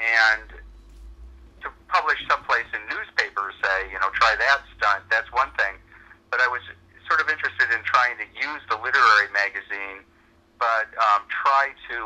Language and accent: English; Fort Wayne, Indiana, United States; it turned out that Edith Hamilton was herself from my hometown of Fort Wayne, Indiana